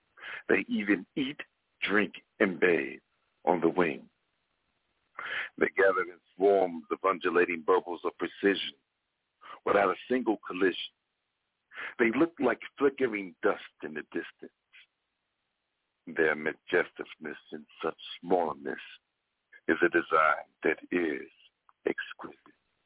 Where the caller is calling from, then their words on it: Arkansas, United States; from Arkansas.